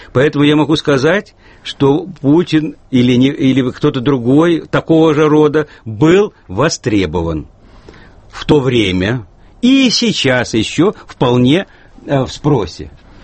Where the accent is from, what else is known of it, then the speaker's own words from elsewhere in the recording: Kyiv, Ukraine; Я родом из Киева. У меня там могилы предков. Да и сейчас родственники живут.